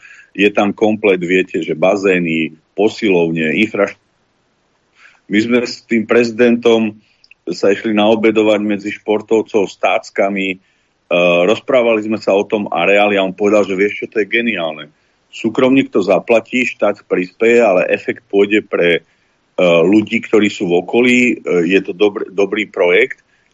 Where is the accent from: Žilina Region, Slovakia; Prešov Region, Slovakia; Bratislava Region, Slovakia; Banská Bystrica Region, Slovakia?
Banská Bystrica Region, Slovakia; Revúca; keďže som z malého mesta 15-tisícového z Revúcej